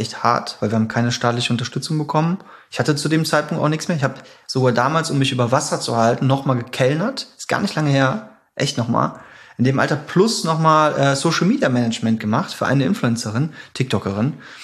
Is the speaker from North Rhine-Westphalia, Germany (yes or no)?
yes; Bergheim, North Rhine-Westphalia, Germany; Ja, ich komme aus Bergheim. Ich zähle mich mal dazu.